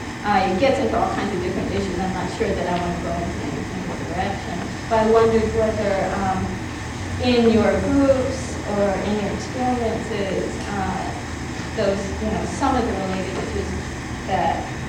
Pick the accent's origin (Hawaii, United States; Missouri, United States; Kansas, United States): Hawaii, United States; I'm Japanese American from Hawaii, I'm Sansei, third generation. And And I grew up in a context where the Japanese were not a minority group.